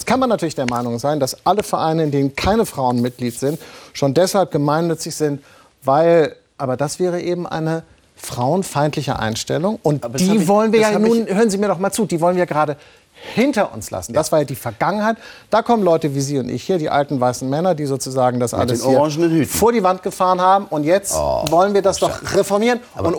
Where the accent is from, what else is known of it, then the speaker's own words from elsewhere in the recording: Hamburg, Germany; Ich komme aus Hamburg, verstehen Sie?